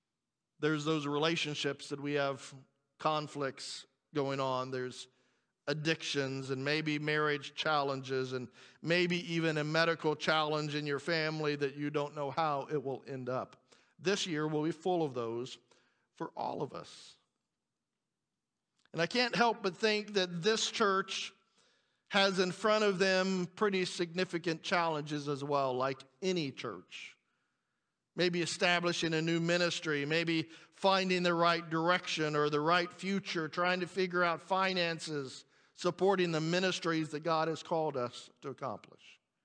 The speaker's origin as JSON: {"language": "English", "region": "Missouri", "country": "United States", "tie": "born or raised there", "said": "Now, I'm a hillbilly from Missouri, and when I grew up, there wasn't a whole lot of oceans really near my hillbilly country."}